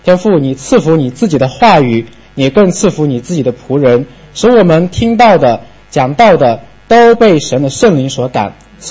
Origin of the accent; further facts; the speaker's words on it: Yunnan, China; now in Jinjiang, China; 我是在晋江侍奉施牧师同工，但是我的老家是云南的。